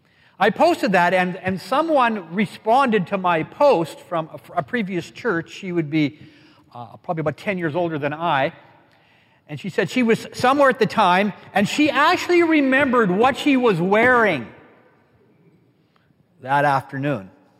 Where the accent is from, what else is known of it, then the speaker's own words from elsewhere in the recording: British Columbia, Canada; I grew up in the Fraser Valley, and if I recollect properly, we had just come back from Cultus Lake.